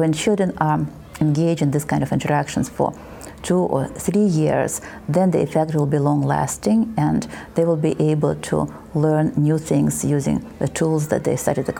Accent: Russia; English is a second language; Well, my degree is in child development and educational psychology from Moscow State, and then PhD from Russian Academy of Education.

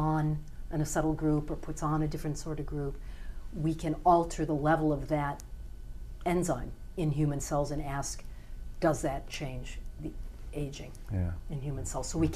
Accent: Michigan, United States; I grew up outside of Detroit.

